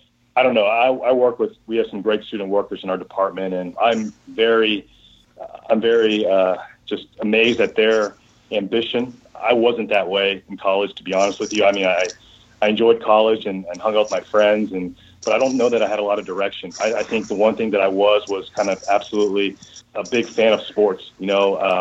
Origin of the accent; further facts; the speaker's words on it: Houston, Texas, United States; And, you know, I'm from Houston